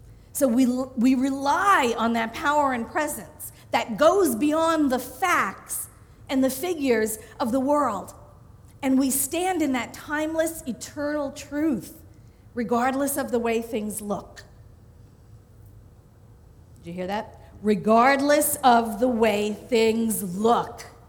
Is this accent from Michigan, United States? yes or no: no; Staten Island, New York, United States; I lived on Staten Island. I grew up on Staten Island.